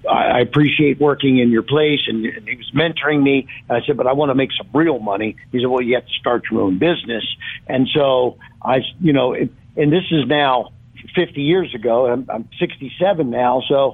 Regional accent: Cincinnati, Ohio, United States; moved away as an adult; I grew up in Cincinnati, lived there for the first 28 years of my life.

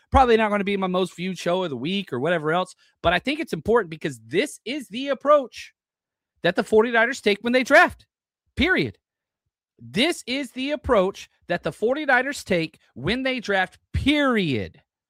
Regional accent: Texas, United States; I grew up in Texas, mind you.

